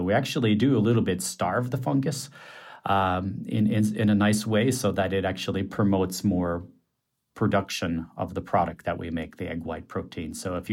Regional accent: Wisconsin, United States; to be able to produce this wonderful egg product back in my home state.

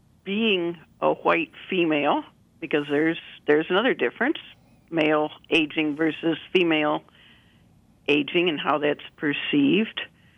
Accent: Kalamazoo, Michigan, United States; I'm same age as Cecil, and I grew up in Kalamazoo, Michigan, and I was blind from birth

